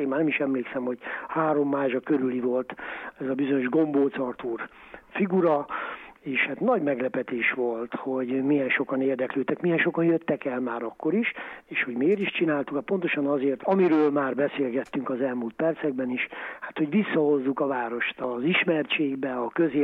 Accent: Szerencs, Borsod-Abaúj-Zemplén, Hungary; mondom, hogy Szerencsről jöttem

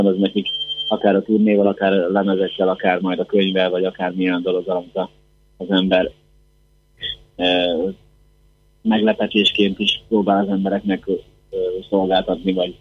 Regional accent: Szerencs, Borsod-Abaúj-Zemplén, Hungary; Mert mivel szerencsén nőttünk fel, ami egy kisváros, ezért nagyon hamar megtaláltuk a zenésztársainkat

